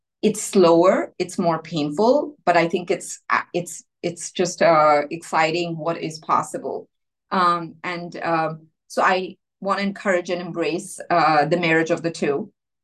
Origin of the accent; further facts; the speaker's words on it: India; so I grew up in India and it was perfectly reasonable to be a nerd in India.